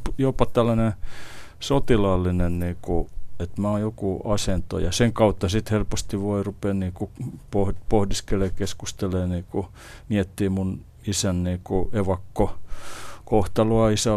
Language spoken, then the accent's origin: Finnish; Espoo, Uusimaa, Finland; born there; mä oon syntynyt Mankkaalla samalla paikkakunnalla kuin tää kuvakin kertoo.